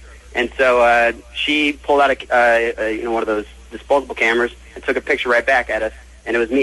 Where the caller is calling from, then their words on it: Orlando, Florida, United States; I am calling live from Orlando, Florida. That's correct.